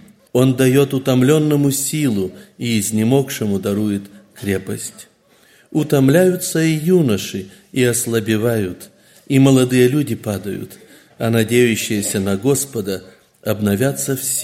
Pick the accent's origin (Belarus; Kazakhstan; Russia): Kazakhstan; я из Казахстана.